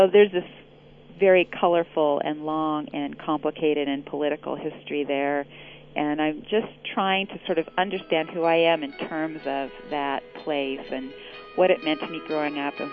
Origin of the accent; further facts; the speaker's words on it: Richland, Washington, United States; I grew up in Richland, Washington, which is the bedroom community for the Hanford nuclear site.